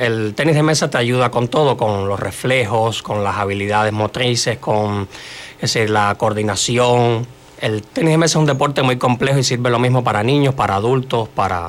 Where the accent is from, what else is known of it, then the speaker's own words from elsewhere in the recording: Cuba; Soy cubano.